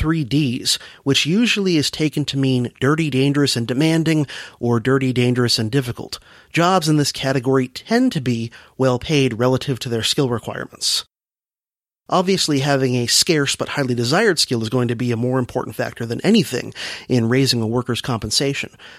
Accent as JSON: {"language": "English", "region": "Florida", "country": "United States", "tie": "born or raised there", "said": "And as a youngster growing up in South Florida, I can remember hearing about this in Belglade and other sugar towns"}